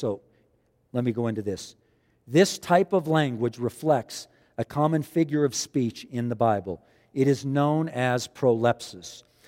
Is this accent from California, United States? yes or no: yes; Glendale, California, United States; born there; I was born in Glendale, California.